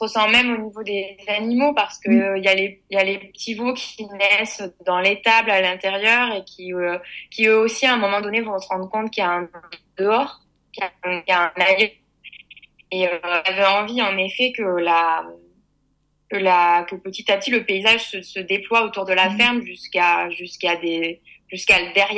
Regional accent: Auvergne-Rhône-Alpes, France; moi, j'ai grandi donc en Ardèche et j'ai passé beaucoup de temps dans une ferme qui était la ferme de mes grands-parents

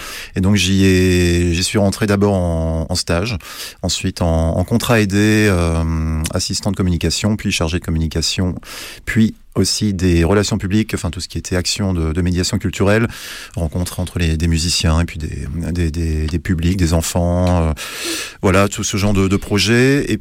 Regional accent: Mulhouse, Grand Est, France; que je connaissais déjà puisque j'ai grandi à Mulhouse.

